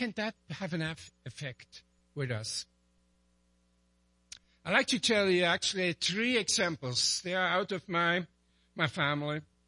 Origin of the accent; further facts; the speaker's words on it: Basel, Basel-Stadt, Switzerland; accent: Basel dialect; I'm Swiss. And then he asked me, where are you from in Switzerland? And I told him, Basel, my hometown.